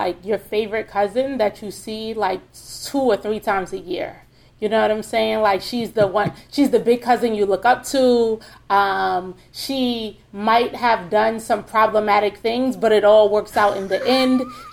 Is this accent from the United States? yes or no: yes; Queens, New York, United States; So I'm from Southside Jamaica, Queens.